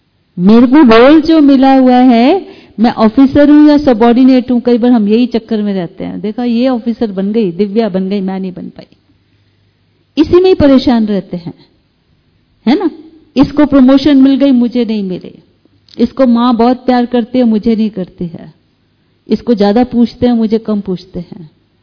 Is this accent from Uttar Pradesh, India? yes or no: no; Delhi, India; तो टेम्परेरी तो आपका वही है जो पंजाब गुजरात दिल्ली वगैरह है, मेरा भी वही है, दिल्ली मेरा टेम्परेरी घ